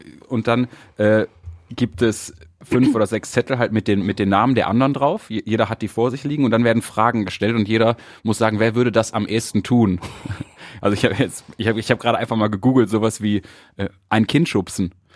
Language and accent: German; Mülheim, North Rhine-Westphalia, Germany; das ist halt wirklich Tradition bei uns in Mülheim